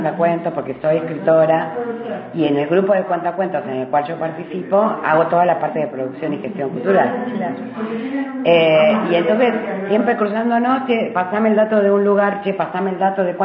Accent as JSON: {"language": "Spanish", "region": "Buenos Aires", "country": "Argentina", "moved": "yes", "lives_now": "Patagonia, Argentina", "said": "Yo soy de Buenos Aires, hace miles de años estoy acá"}